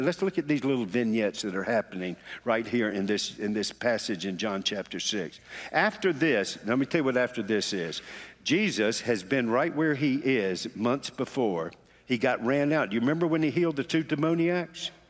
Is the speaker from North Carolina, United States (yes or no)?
yes; Charlotte, North Carolina, United States; because Mordecai Ham came to Charlotte, my hometown, in the 1930s for an evangelistic crusade